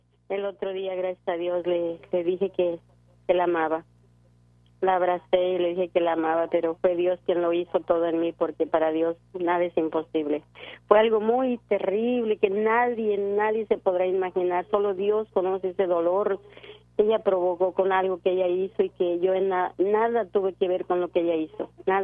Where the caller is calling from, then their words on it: Chicago, Illinois, United States; De Chicago.